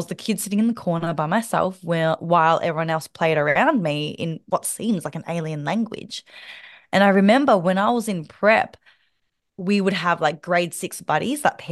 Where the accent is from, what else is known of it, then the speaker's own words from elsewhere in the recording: Melbourne, Victoria, Australia; born there; So I am the daughter of immigrant parents from Vietnam to Australia. I was born in Melbourne.